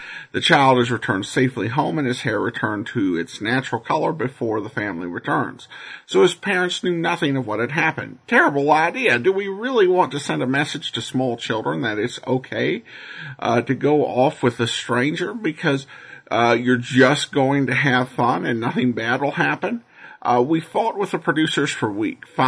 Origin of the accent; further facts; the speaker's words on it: United States; as American listeners, we can kind of tell that this was an episode of a radio show.